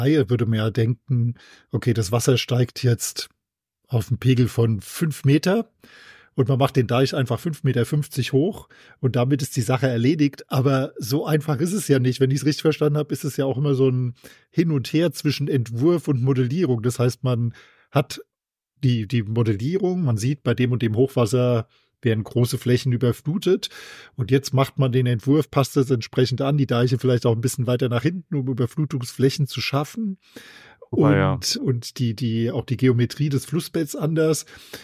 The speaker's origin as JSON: {"language": "German", "region": "Hesse", "country": "Germany", "said": "Wir kommen jetzt beide hier aus dem Rhein-Main-Gebiet"}